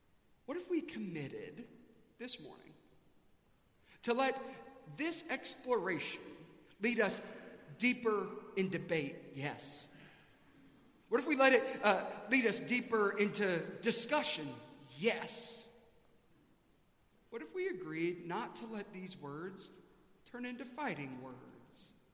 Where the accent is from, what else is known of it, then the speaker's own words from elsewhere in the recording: South Carolina, United States; I grew up in South Carolina, and this is what I know.